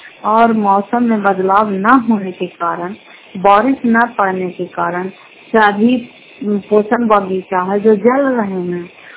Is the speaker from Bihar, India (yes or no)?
yes; Fatehpur, Bihar, India; घर फतेहपुर, पंचायत मकरौता, जिला नालंदा, क्रा पचरा ब्लॉक की निवासी हूँ।